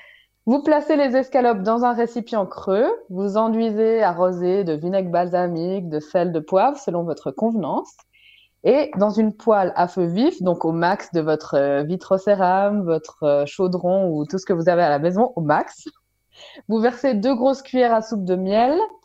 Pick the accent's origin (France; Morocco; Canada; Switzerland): Switzerland; un produit qu'on trouve chez nous en Suisse